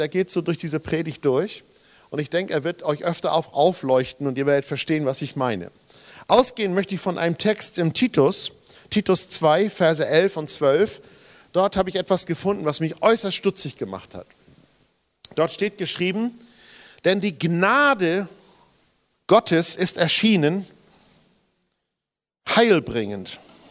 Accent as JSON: {"language": "German", "region": "Saxony-Anhalt", "country": "Germany", "said": "Ich komme aus Sachsen-Anhalt, also es ist Lutherland, ja?"}